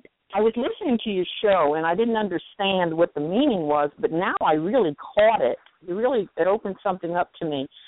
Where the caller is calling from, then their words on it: Pahrump, Nevada, United States; I'm calling from Pahrump, Nevada.